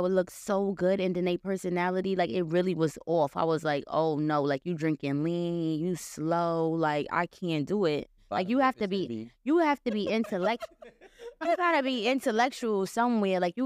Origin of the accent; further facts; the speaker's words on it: Harlem, New York, United States; But I'm just saying, everybody, like, my person is not in Harlem. I'm from Harlem.